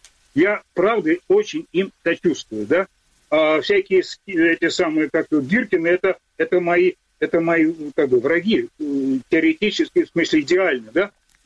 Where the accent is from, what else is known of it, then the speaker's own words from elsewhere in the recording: Russia; born there; я не русский, я скажу, я еврей, но Россия моя родина, я родился здесь.